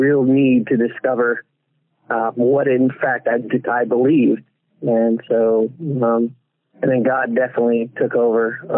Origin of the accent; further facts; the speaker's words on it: Florida, United States; also born or lived in Puerto Rico; I was born in Puerto Rico, but grew up mostly in Florida. I grew up in the Pentecostal charismatic realm